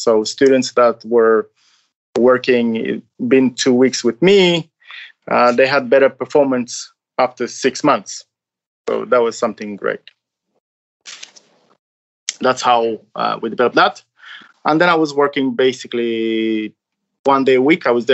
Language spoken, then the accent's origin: English; Romania; I'm from Romania.